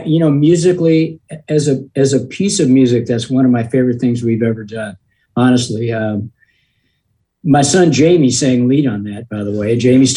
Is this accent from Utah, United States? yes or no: no; Long Beach, California, United States; I grew up in Long Beach, California, and … came and played at a high school that was right across town from where I lived.